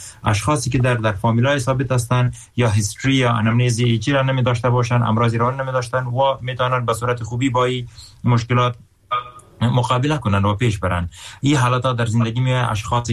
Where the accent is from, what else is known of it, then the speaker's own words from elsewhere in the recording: Afghanistan; میگم من افغان هستم، خبر افغانستان میبینم مرا متاثر میکنه